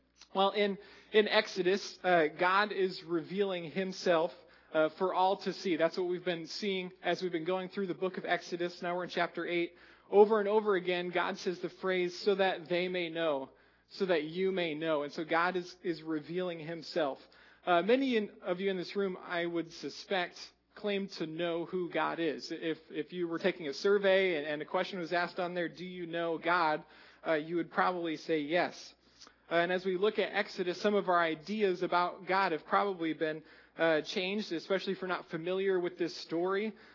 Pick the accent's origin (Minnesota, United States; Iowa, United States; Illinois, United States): Iowa, United States; I'm from Iowa, so I'm a big Iowa State fan